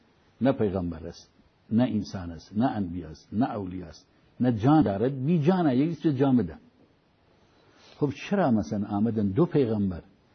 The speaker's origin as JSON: {"language": "Persian", "region": "Kurdistan", "country": "Iran", "said": "ما این دو نفر اهل سنت و جماعتیم و بله اهل کردستانیم"}